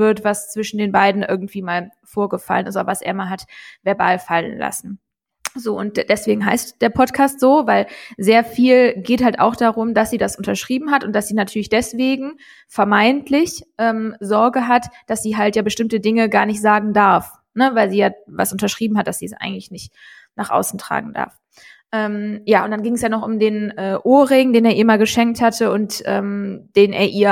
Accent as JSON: {"language": "German", "region": "Rhineland", "country": "Germany", "accent": "Rhenish", "said": "Und die gute Laune dürfen wir ja nicht mehr durch unseren rheinischen Akzent verkörpern, deswegen müssen wir da andere Wege finden."}